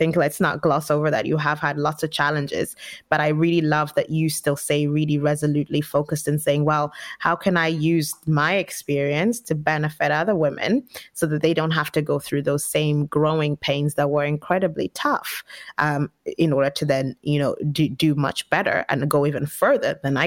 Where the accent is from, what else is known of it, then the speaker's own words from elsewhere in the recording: Zambia; now in London, United Kingdom; I know I struggled when I first came to the UK. You know, I'm from Zambia originally, and you know, it's taken me a while to get into the flow of things